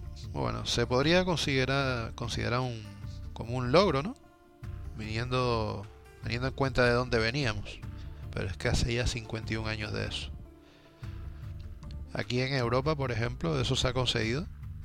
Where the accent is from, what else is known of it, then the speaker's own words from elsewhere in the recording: Cuba; Niño, crecí en Cuba y demás.